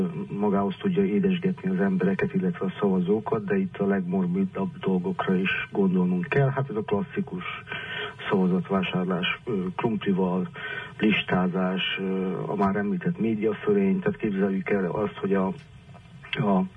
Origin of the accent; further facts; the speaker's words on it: Mali Iđoš, Vojvodina, Serbia; born there; Ugye az én szülőfalum, ez egy magyar falu, itt is az egész főutca tele van plakátolva.